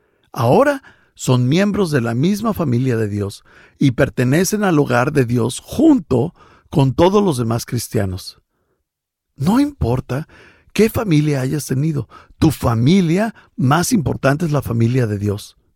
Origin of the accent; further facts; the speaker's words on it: United States; Sí, soy norteamericano, pero hay algo más importante que eso.